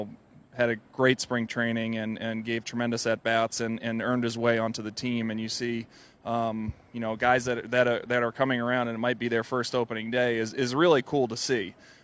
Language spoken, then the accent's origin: English; Massachusetts, United States; now in Los Angeles, United States; I can remember, you know, growing up in Massachusetts going to the Red Sox games